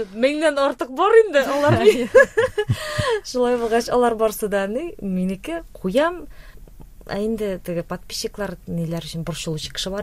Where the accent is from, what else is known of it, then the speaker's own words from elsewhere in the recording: Bashkortostan, Russia; also born or lived in Tatarstan; Әнинең Салават районы. Шуңа мин үзем Башкортстаннан булгач, мин бит инде ике якны да Татарстанда 17 ел яшадым. Башкортстанда тудым, укыдым, бүтән туганнарым, дусларым анда бар.